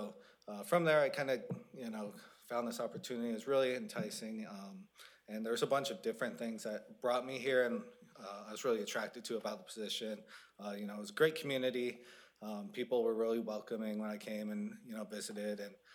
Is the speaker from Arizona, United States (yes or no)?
yes; Arizona, United States; also born or lived in Dallas, Oregon; You know, I grew up in Arizona, but I started playing sports here in Oregon, just outside of Salem, Dallas.